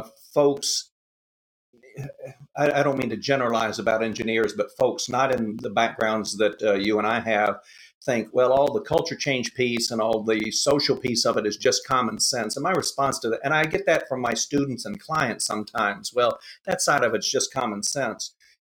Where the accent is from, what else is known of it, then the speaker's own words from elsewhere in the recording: Southern United States, United States; accent: Southern; People sometimes hear my Southern accent and say, "Oh, welcome to Ohio." I tell them, "Well, I've been here 40 years, but thanks anyway."